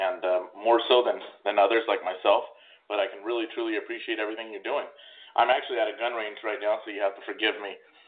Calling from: Oceanside, California, United States; From Oceanside, right next

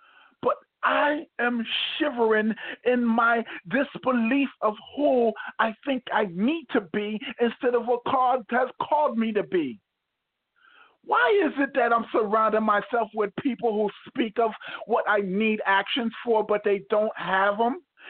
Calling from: New Jersey, United States; I'm actually in New Jersey.

